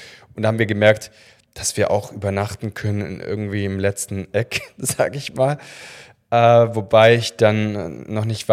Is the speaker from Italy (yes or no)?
yes; Italy; als Italiener